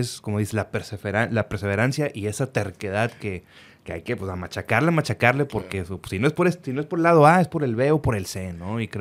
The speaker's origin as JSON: {"language": "Spanish", "town": "Monterrey", "region": "Nuevo León", "country": "Mexico", "said": "los que somos regiomontanos y que estamos en esta industria del entretenimiento."}